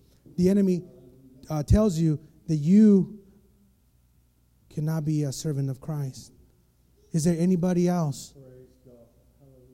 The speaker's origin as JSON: {"language": "English", "country": "Mexico", "tie": "born or raised there", "said": "See, I grew up in Mexico. We barely had a fridge."}